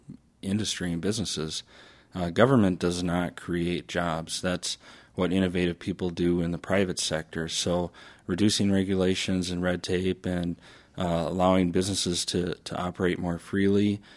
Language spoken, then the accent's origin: English; Onalaska, Wisconsin, United States; now in West Salem, United States; I live in West Salem, Wisconsin, with my wife, Christy. We've been married for 11 years. I'm originally from Onalaska, Wisconsin.